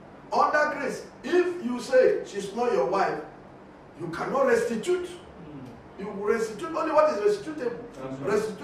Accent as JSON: {"language": "English", "town": "Akwanga", "region": "Nasarawa", "country": "Nigeria", "tie": "born or raised there", "said": "ERCC Church in Akwanga. That's my hometown."}